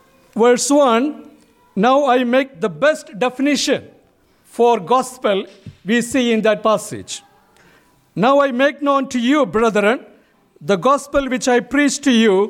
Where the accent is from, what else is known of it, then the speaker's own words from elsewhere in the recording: India; accent: Indian; I don't know, you have to be more attentive to me since my accent, maybe an Indian accent, difficult for you to understand.